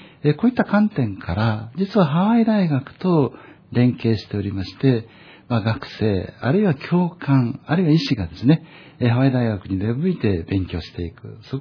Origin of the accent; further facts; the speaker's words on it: Takamatsu, Kagawa, Japan; 私、四国のですね、高松市というところで、はい、実は、まあ、大学は岡山大学なんですけども、まあ、岡山大学を卒業後、まあ、東京で研修したり、あるいは、まあ、2年間、アメリカに留学させていただいて